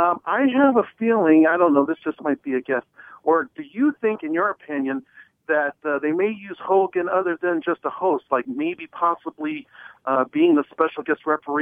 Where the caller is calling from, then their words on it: Los Angeles, California, United States; from Los Angeles.